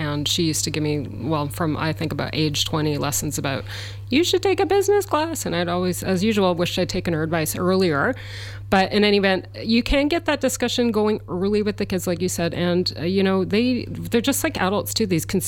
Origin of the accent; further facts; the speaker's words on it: Canada; I grew up in Canada.